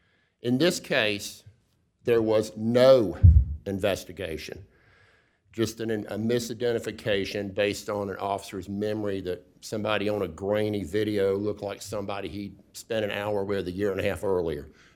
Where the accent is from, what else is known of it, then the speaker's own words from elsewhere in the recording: Washington, Georgia, United States; from Washington, Georgia, which has the distinction of being the first place in the world named after George Washington, so named before the war was even over.